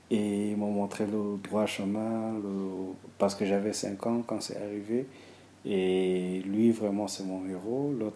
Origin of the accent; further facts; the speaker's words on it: Rwanda; Je viens du Rwanda.